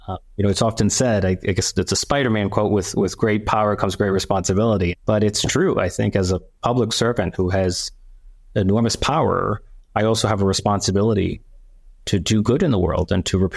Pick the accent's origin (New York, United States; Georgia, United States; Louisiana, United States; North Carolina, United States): New York, United States; Bronx; I come from the Bronx, where families live in fear of gun violence, bullets.